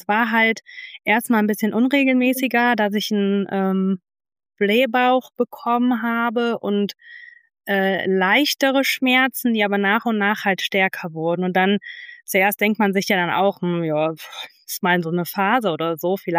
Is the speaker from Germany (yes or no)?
yes; Düsseldorf, North Rhine-Westphalia, Germany; bin 32 Jahre alt, komme aus Düsseldorf